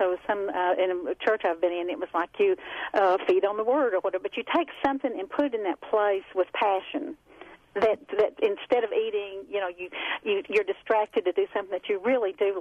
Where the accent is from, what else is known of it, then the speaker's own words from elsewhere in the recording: Texas, United States; moved away as an adult; I came up here from Texas and became his nurse for a little while